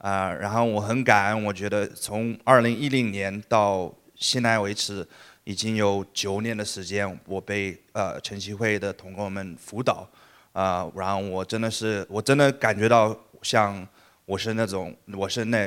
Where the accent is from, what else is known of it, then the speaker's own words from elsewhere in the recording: United States; 我是在美国出生生长的，我父母是来自大陆